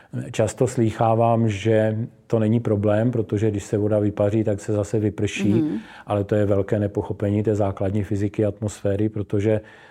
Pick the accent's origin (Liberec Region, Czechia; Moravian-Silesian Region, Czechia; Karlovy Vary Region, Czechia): Moravian-Silesian Region, Czechia; Já pocházím z Ostravska, což nenavozuje ten dojem přírody, ale Ostrava má velice krásné okolí